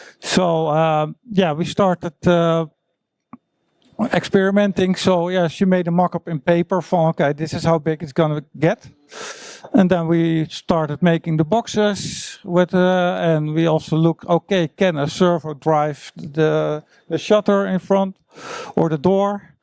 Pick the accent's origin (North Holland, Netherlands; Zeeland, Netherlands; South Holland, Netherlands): Zeeland, Netherlands; also born or lived in Limburg; I'm originally from Zeeland, did electronic study over there, then moved to Limburg